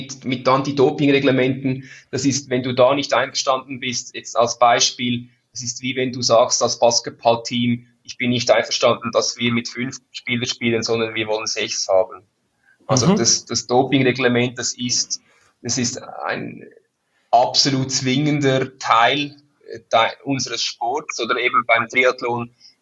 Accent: Switzerland; ich bin ein stolzer Schweizer

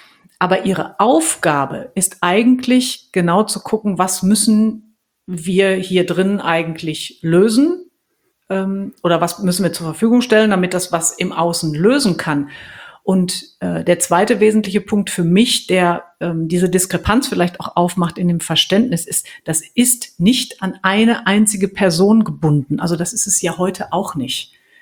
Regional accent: Dortmund, North Rhine-Westphalia, Germany; now in Münster, Germany; Also ich bin gebürtige Dortmunderin. Ich bin ein Kind des Potts, was man an meinem Sprachklang auch immer noch raushören kann.

